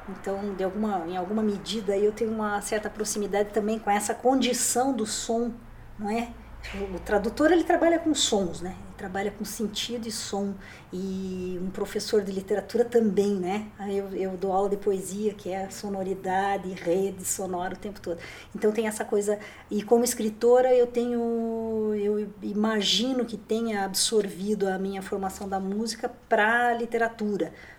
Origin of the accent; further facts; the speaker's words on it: Curitiba, Paraná, Brazil; eu sou curitibana nata, criada e recriada em Curitiba. Nunca saí de Curitiba